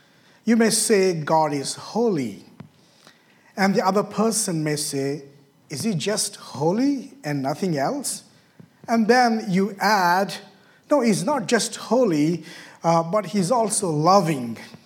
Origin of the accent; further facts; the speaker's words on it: India; English is a second language; moved away as an adult; now in United States; I'm originally from India, and I pastored a church back home for 10 years, and we as a family moved to the U.S. In 2021 in the month of August